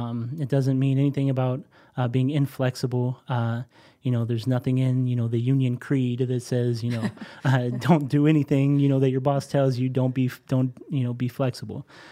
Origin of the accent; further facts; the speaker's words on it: Texas, United States; So I came from Texas.